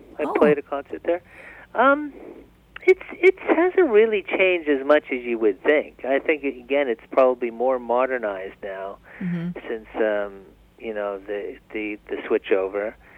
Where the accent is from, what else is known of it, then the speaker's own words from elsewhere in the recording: Toronto, Ontario, Canada; I said I was from Toronto